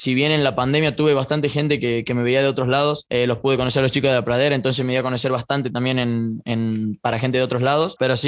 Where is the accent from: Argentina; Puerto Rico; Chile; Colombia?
Argentina; Tucumán; creo que mi acento da un plus, y me lo dijeron bastantes streamers que entraba al stream. O sea, ¿qué tengo yo que soy tucumano? Después, más allá de que sea gracioso o no, soy tucumano